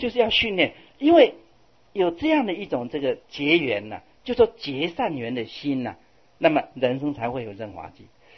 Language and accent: Chinese; China; born there; 我们尤其我们生在中国